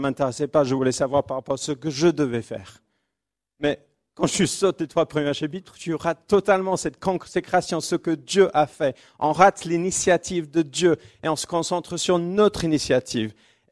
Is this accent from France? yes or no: yes; Créteil, Île-de-France, France; évidemment. Nous venons de Créteil, nous sommes contents de ne pas être les seuls cristoliens.